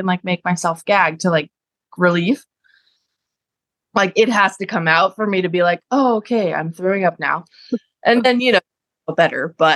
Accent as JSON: {"language": "English", "town": "Seattle", "region": "Washington", "country": "United States", "said": "And I came from Seattle, where literally I would have so many options for endos that it was overwhelming"}